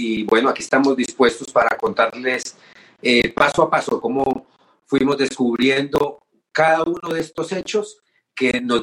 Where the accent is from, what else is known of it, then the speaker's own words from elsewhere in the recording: Colombia; como joven colombiano, pues periodista además